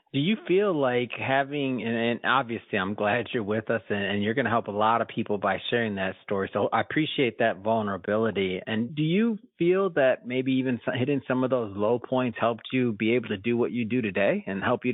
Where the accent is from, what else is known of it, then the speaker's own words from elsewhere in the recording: Detroit, Michigan, United States; I mean, I grew up in Detroit in the 80s.